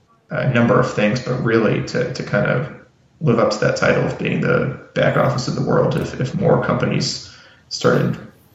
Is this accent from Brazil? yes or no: no; Massachusetts, United States; It actually kind of felt like my hometown in Massachusetts, kind of a similar feel.